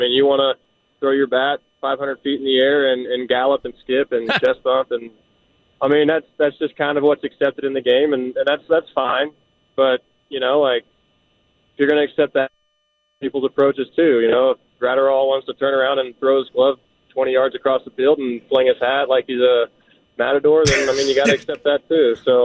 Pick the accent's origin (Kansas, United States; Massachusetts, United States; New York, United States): Kansas, United States; I live in Washington State now, but I grew up in Kansas